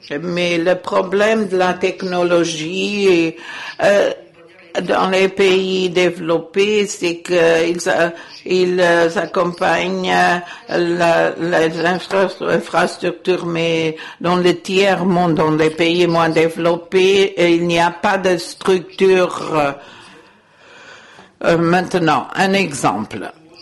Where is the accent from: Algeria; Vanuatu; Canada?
Algeria; Je suis sénateur d'Algérie.